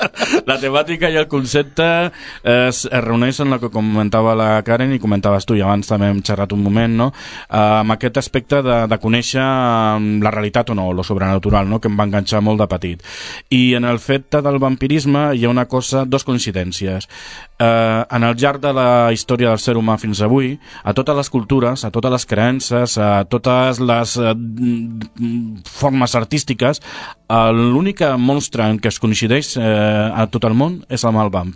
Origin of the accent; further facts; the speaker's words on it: Barcelona, Catalonia, Spain; born there; vaig néixer a Barcelona el 62, no? amb el que es pot dir en el sent d'una família precària, amb precarietat total d'emigrants